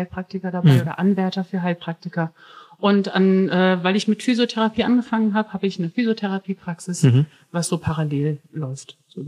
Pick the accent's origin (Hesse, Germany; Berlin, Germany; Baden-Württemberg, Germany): Hesse, Germany; Fulda; Ich komme aus der Region Mitteldeutschland, also Fulda, genau mitten in Deutschland sozusagen.